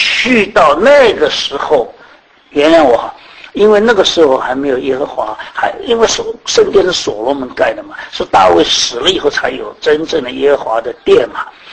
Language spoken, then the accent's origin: Chinese; China; 我们中国人啊，我们中国人背诵东西的时候怎么样呢？手摆在后面，摇头晃脑吟诗